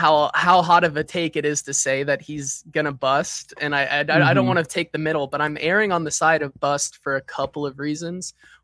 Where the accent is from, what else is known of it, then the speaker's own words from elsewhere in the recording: Nashville, Tennessee, United States; I'm from the Nashville area.